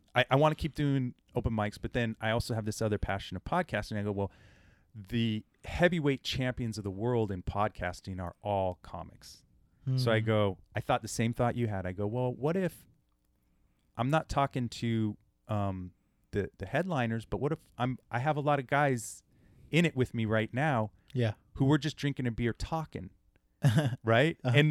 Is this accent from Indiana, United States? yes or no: no; California, United States; So I've been born and raised in the Bay Area